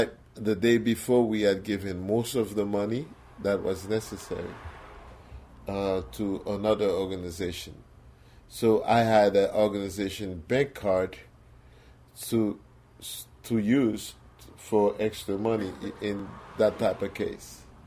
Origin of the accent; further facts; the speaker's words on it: Haiti; drive an hour to my family's compound, because I'm from Haiti